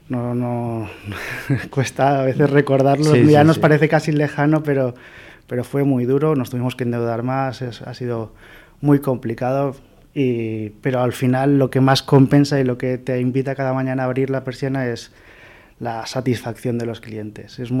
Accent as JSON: {"language": "Spanish", "town": "Pedreguer", "region": "Valencian Community", "country": "Spain", "said": "la Marina Alta, que es mi comarca. Yo soy de Pedreguer, la zona de Denia Javia."}